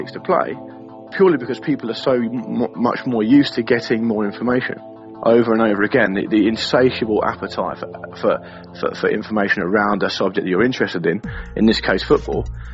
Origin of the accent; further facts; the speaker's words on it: Portsmouth, South East England, United Kingdom; now in London, United Kingdom; I'm from Portsmouth on the south coast of the UK, and I live in London.